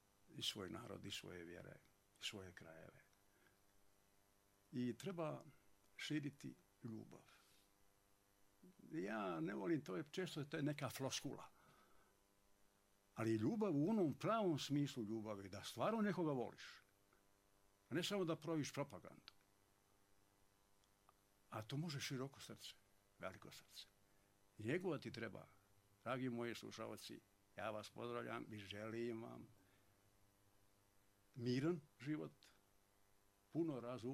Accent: Bosnia & Herzegovina; also born or lived in Montenegro / Serbia; Bosna je moj zavičaj, Crna Gora i Srbija.

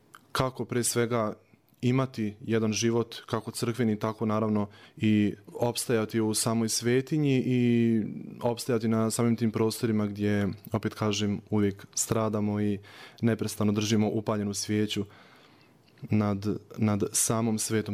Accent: Banja Luka, Republika Srpska, Bosnia & Herzegovina; pošto sam rodom iz Banja Luke

